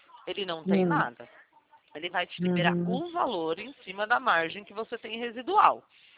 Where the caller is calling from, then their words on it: Limeira, São Paulo, Brazil; Meu DDD é 19, tá? Eu tô falando com você da cidade de Limeira.